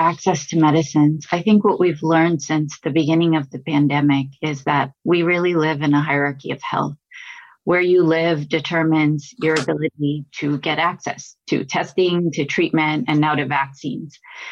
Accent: United States; And as American, I am very concerned about that.

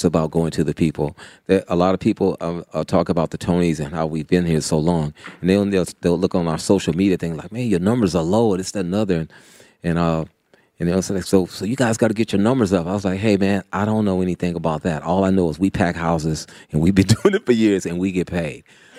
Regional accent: Oakland, California, United States; This has been what kept me focused through all of the trials and tribulations of coming up and growing up in Oakland.

